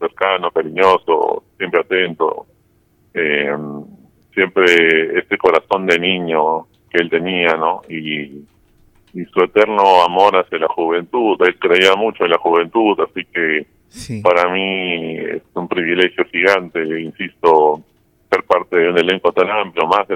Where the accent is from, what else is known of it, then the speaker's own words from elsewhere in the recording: Peru; Y nosotros, pues, como buenos peruanos, fuimos haciendo innovaciones al respecto